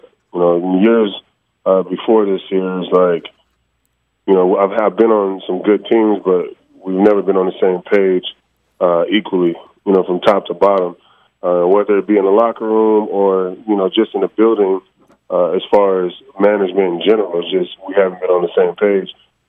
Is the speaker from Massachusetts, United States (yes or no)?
no; Long Beach, California, United States; I mean, obviously, I grew up on the West Coast. I'm from Long Beach.